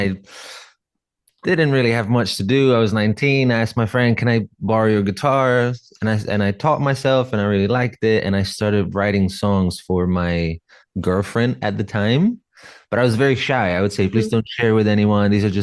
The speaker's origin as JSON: {"language": "English", "town": "Rome", "region": "Lazio", "country": "Italy", "tie": "born or raised there", "said": "And I was raised in the church in Italy, in Rome. I was born and raised in Rome."}